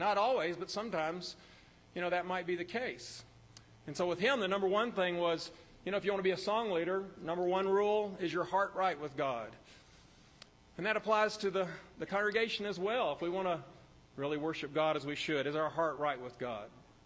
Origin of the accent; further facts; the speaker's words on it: Jacksonville, Florida, United States; I'm from Jacksonville, Florida.